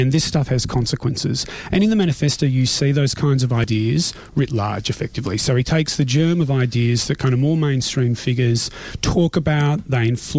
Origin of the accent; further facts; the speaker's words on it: Australia; born there; I was born here in Australia, but basically my whole kind of clan is Kiwi.